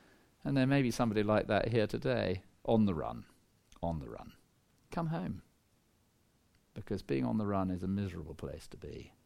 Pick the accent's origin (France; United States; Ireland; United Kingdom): United Kingdom; England; people have to write their questions down because we're English.